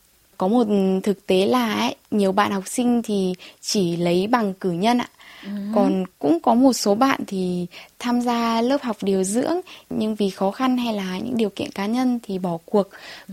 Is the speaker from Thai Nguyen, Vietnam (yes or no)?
yes; Thai Nguyen, Vietnam; now in South Korea; mình đến từ Thái Nguyên. Hiện tại mình đang học tập và sinh sống tại Hàn Quốc được 6 năm.